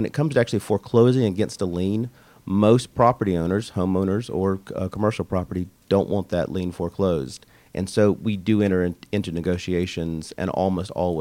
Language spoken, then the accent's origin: English; Pensacola, Florida, United States; now in Atlanta, United States; I'm actually from Pensacola, but after going to law school in Virginia, came to Atlanta, worked right here at a firm in Buckhead, and have been in the area ever since.